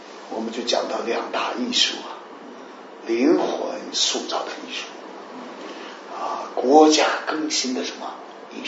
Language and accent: Chinese; Shandong, China; 我们山东人咋的了？